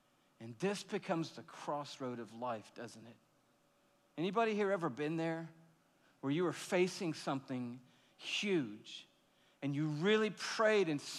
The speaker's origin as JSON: {"language": "English", "town": "Atlanta", "region": "Georgia", "country": "United States", "tie": "born or raised there", "said": "You know, growing up in Atlanta, Georgia, one of the icons of the city when I was growing up was a man named Ted Turner."}